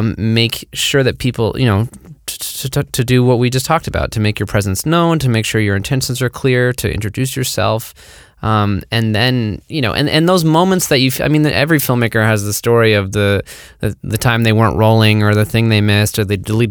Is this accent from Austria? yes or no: no; United States; And especially as an American, part of this country, with such an imperialistic history